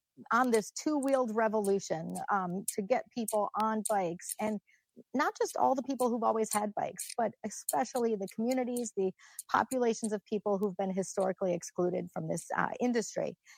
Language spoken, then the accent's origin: English; Drummond Island, Michigan, United States; So we all kind of bop around a lot of the islands over there. I grew up on Drummond Island.